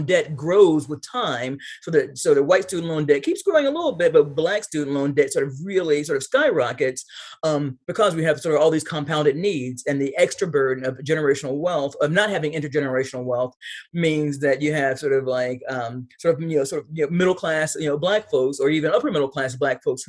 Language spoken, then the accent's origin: English; Tennessee, United States; Like my home state of Tennessee, where there is no state income tax.